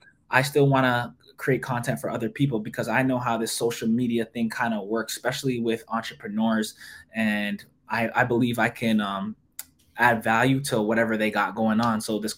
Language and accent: English; Toronto, Ontario, Canada; And I'm from Canada, Toronto, Canada.